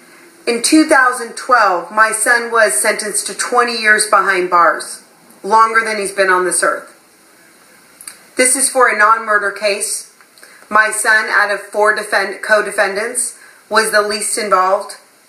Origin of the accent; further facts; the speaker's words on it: Pacifica, California, United States; I'm from Pacifica, California.